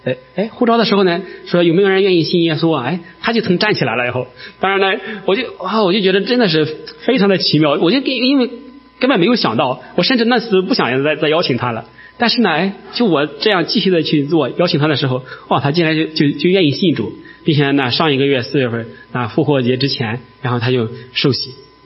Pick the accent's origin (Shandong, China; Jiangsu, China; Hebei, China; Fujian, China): Shandong, China; 当然我们都是山东人了